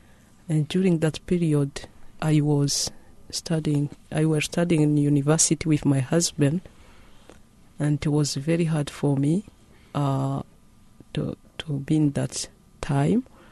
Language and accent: English; Rwanda; I'm from Rwanda.